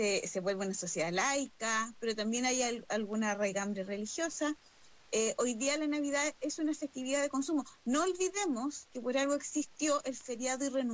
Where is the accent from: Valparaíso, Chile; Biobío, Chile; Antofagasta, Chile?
Biobío, Chile; Concepción; yo soy de Concepción